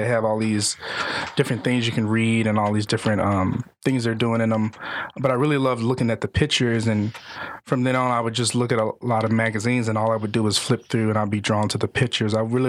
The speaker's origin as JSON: {"language": "English", "town": "West Memphis", "region": "Arkansas", "country": "United States", "tie": "born or raised there", "said": "But yes, I basically, you know, was born and raised in West Memphis and ended up going to high school and college over in Memphis, Tennessee, but also frequented Mississippi a lot, too."}